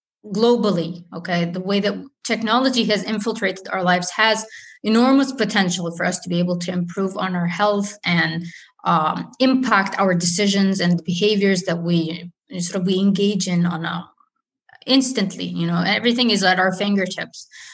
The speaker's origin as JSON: {"language": "English", "country": "Saudi Arabia", "said": "I come from Saudi Arabia."}